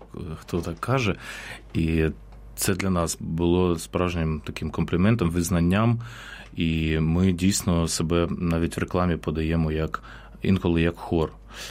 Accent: Dnipro, Dnipropetrovsk Oblast, Ukraine; born there; Я сам народився в Дніпропетровську, зараз місто Дніпро.

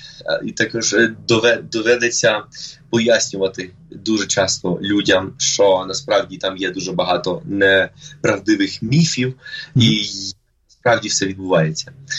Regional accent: Bogotá, Colombia; я з Боготи.

